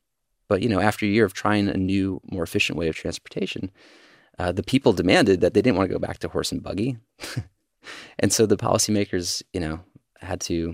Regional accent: Georgia, United States; when I was growing up in Georgia, I was so enthralled by every day there was a new story of a new company that started in Silicon Valley or San Francisco.

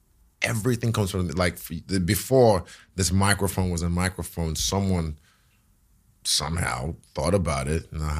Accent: Nigeria; now in United Kingdom; You know, from where I'm from Nigeria, a lot of people will be blessed to have my old job.

